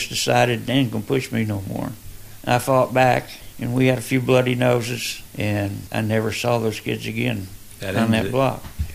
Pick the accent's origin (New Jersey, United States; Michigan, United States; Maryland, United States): Michigan, United States; Detroit; born there; also born or lived in Pennsylvania; Yeah, I was born in Detroit. That's where we started.